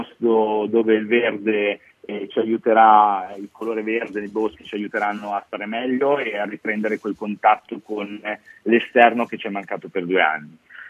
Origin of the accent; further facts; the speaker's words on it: Milan, Lombardy, Italy; Sì, guarda, io sempre da milanese quale sono una persona molto affezionata all'altopiano della Paganella